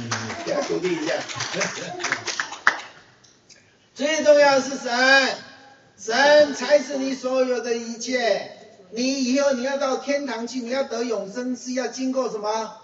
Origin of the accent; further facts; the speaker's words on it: China; 我们中国人常常讲的说，向前看齐。